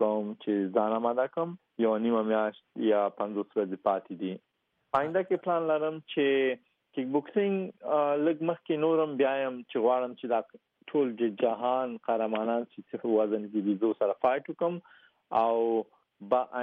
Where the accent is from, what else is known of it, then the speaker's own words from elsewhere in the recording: Afghanistan; زه خو د افغانستان بچایم افغان یم